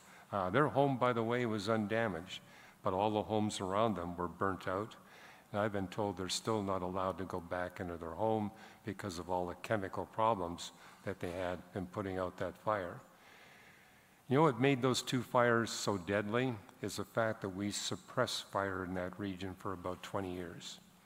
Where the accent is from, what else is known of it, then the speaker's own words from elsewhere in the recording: British Columbia, Canada; Where I grew up in British Columbia, the average wildfire rate was every year.